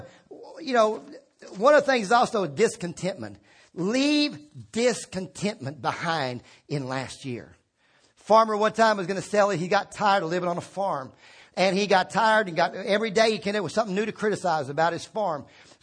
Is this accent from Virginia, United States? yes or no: yes; Virginia, United States; You know, one of the things growing up in Virginia, I loved was some mornings you get up, you look out the window, and it had snowed in the night.